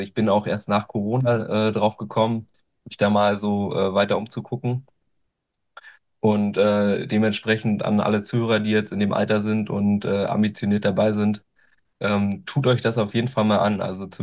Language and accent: German; Gusow, Brandenburg, Germany; ich komme aus Gusow, also Gusow